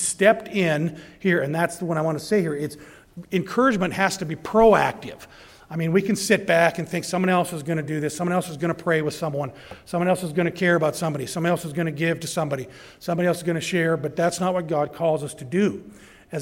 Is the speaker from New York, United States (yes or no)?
no; Montana, United States; I know in my own life, I grew up in Montana, and I was saved when I was 17.